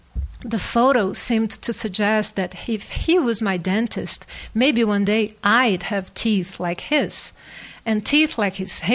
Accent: Rio de Janeiro, Brazil; English is a second language; now in Colorado, United States; And the first impressions that I'm from Rio and I came to live in Colorado, so I had not the same experience

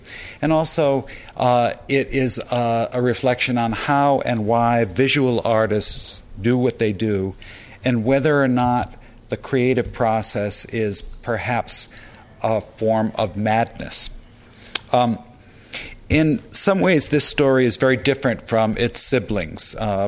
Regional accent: Norwich, Connecticut, United States; from my childhood in my hometown of Norwich, Connecticut.

